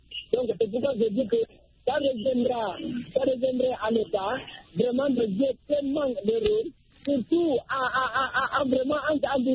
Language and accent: French; Guinea; si on peut prendre l'exemple de la Guinée, mon pays d'origine, la Guinée-Conakry